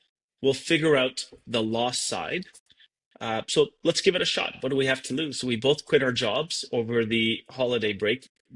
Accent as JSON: {"language": "English", "town": "Toronto", "region": "Ontario", "country": "Canada", "tie": "born or raised there", "said": "I grew up in Toronto, so I knew a lot about the Canada. I worked in the US, I worked in the UK."}